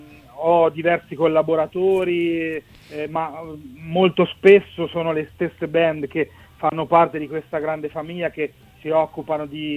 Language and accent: Italian; Milan, Lombardy, Italy; Sono di Milano.